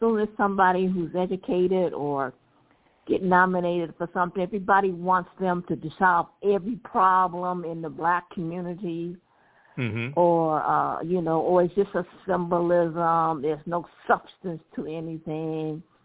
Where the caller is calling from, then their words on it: Detroit, Michigan, United States; I'm calling from Detroit.